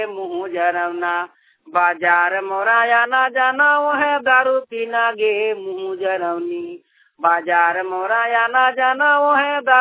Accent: Dhanbad, Jharkhand, India; Media से … धनबाद का रहने वाला हूँ।

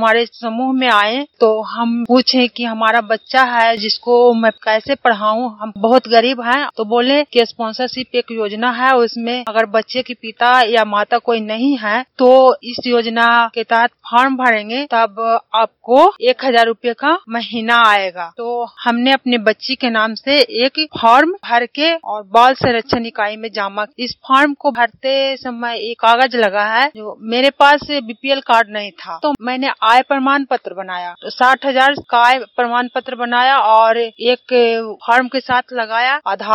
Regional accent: Madhopur, Bihar, India; मैं माधोपुर के निवासी हूँ, चंडी प्रखंड से हूँ।

